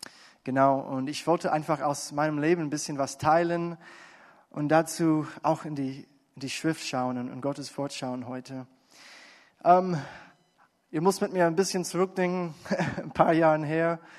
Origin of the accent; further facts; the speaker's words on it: United States; German is a second language; Und als Amerikaner, oder ihr kennt das auch als Deutsche, wir leben im Westen